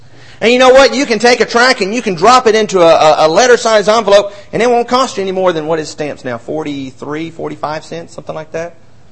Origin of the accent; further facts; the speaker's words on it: Alabama, United States; I grew up in North Alabama where there's about 20 or 30 in one county, about another 30 in another county, and 100 over in the next county.